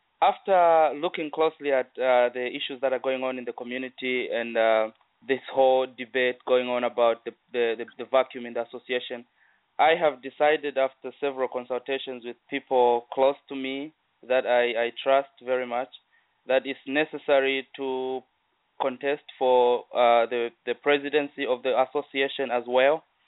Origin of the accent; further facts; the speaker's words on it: Southern Province, Zambia; moved away as an adult; now in Dallas, United States; I am from Southern Province, and I went to Kalomo High School.